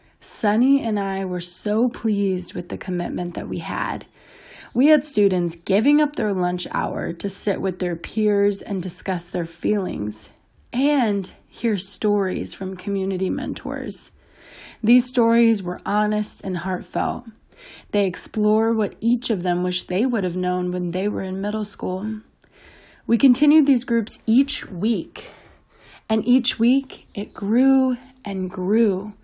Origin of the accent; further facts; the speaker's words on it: Humboldt, California, United States; I was raised in Humboldt